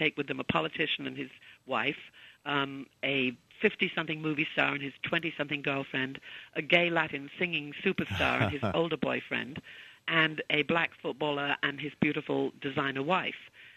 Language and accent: English; England, United Kingdom; And I think that because I'm English, I've got an English sense of humor